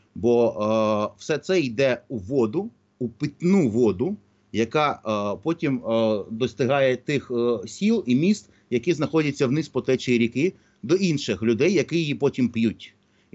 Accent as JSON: {"language": "Ukrainian", "town": "Odesa", "region": "Odesa Oblast", "country": "Ukraine", "said": "як у нас в Одесі кажуть, давайте зайдемо до цього питання з іншого боку"}